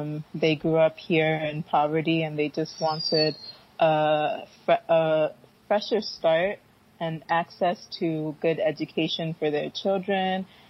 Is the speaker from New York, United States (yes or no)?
yes; Syracuse, New York, United States; first language Fante; also born or lived in Ghana / Pennsylvania; age like 0 to 5, I was in Ghana. So fun fact, Fonti, which is one of the local languages here, was my first language. And right before I started school, kindergarten, I moved back to Syracuse.